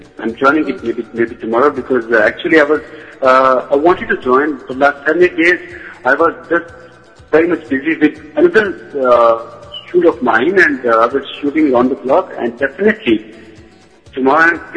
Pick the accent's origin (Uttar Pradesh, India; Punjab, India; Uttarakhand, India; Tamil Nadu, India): Uttarakhand, India; Haridwar; I had some religious ceremony at my hometown, Haridwar.